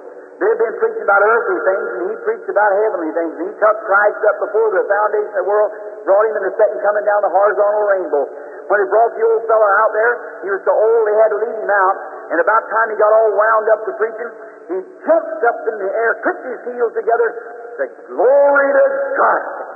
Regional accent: the South, United States; I'm a Southerner, too.

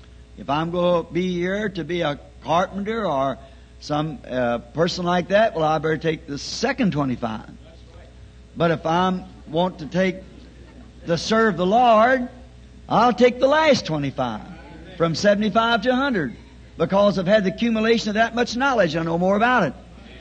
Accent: the South, United States; I'm a Southerner, you know, and so I just have to, I can't think of it too fast.

